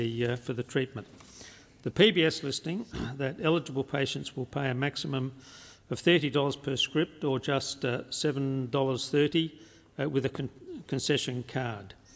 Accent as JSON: {"language": "English", "region": "South Australia", "country": "Australia", "tie": "born or raised there", "said": "And in my home state of South Australia, 12 million has been saved on 1 million cheaper scripts."}